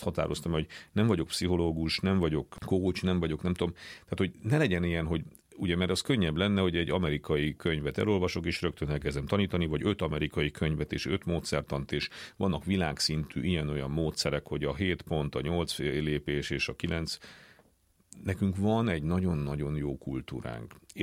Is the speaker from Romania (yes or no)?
yes; Transylvania, Romania; egy olyan családból származok, ugye Erdélyből, ahol vidéki értelmiségiek voltak az én felmenőim, tehát kis falvakban voltak tanítók